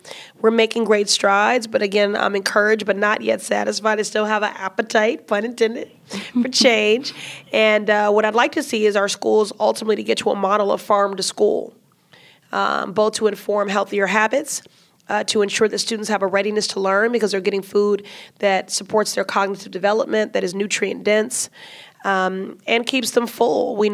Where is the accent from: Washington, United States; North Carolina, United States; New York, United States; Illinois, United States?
Illinois, United States; Chicago; now in Boston, United States; I want for Boston what I grew up with in Chicago, which is a culinary scene that is reflective of the racial and cultural diversity of the city.